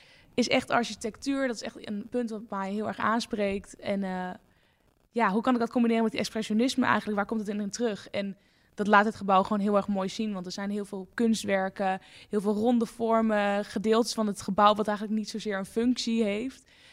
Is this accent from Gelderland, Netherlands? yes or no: no; Hengelo, Overijssel, Netherlands; now in Amsterdam, Netherlands; Ik kom oorspronkelijk uit Hengelo in Twente.